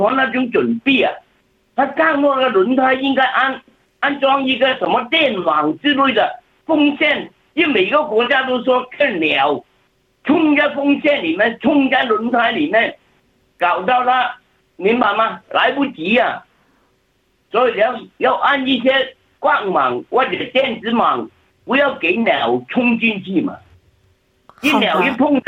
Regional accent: Guangdong, China; now in Australia; 我是广东人来的。

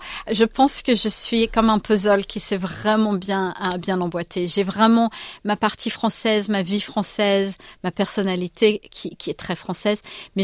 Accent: Bordeaux, Nouvelle-Aquitaine, France; moi je suis bordelaise

